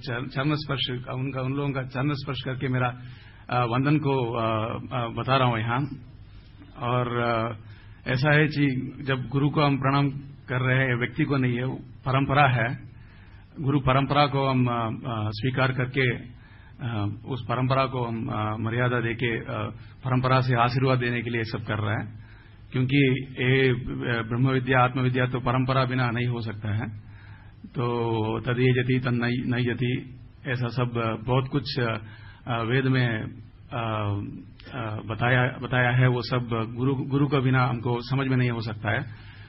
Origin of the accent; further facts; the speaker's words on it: South India, India; Hindi is a second language